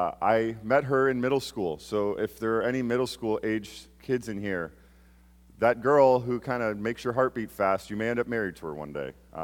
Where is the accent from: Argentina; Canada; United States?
Canada; I'm naturally from Canada. I say words like out and about as the former queen did and now the king. It's English, and we speak English up in Canada.